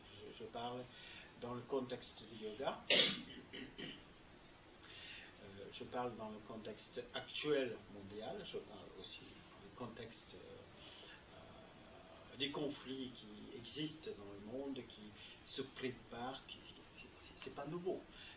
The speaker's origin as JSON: {"language": "French", "country": "India", "first_language": "Malayalam", "second_language": "French", "said": "moi j'ai un cerveau indien qui a été éduqué en malayalam, c'est ma langue maternelle, et ma formation en sanskrit, en anglais, et puis la chance que j'ai eue d'apprendre le français"}